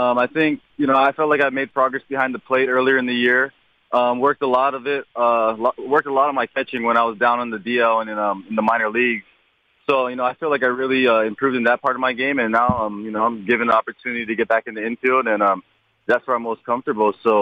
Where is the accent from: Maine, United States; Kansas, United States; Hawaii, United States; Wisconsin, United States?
Hawaii, United States; I'm from Hawaii, so that's actually, it's often.